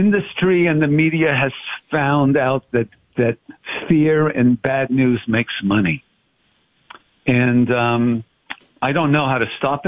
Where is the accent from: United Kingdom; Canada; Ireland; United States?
Canada; Montreal, Quebec; I'm the third of four brothers, born and raised in Montreal.